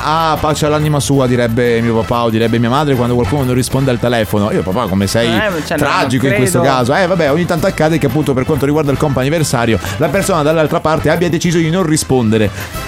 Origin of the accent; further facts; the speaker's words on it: Veneto, Italy; Pieve di Soligo, comune che in realtà si trova vicino al mio, Conegliano